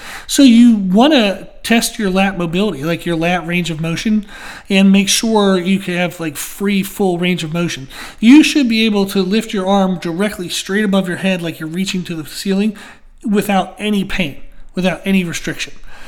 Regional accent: Pennsylvania, United States; I grew up near Pittsburgh, so I'm familiar with the Steelers.

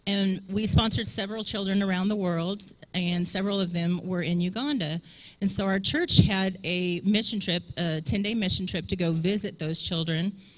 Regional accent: Paducah, Kentucky, United States; We come from Paducah, Kentucky. Normally about an 8.5 hour drive, 8.5 hour drive.

